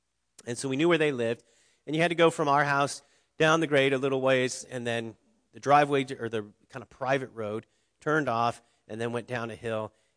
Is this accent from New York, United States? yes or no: no; Ohio, United States; When I was young, growing up in Southwest Ohio, I lived on a road that had some old farmland on it, big parcels.